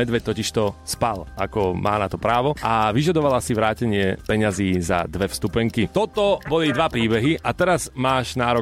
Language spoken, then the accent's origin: Slovak; eastern Slovakia, Slovakia; ale keďže ja som z východu.